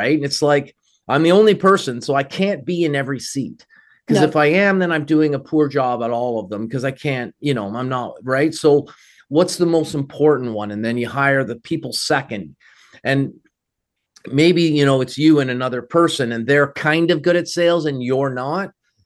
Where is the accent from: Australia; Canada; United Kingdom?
Canada; moved away as an adult; now in United States; I'm formerly Canadian and born, bred, spent my whole life in Canada, but I'm now working in Florida.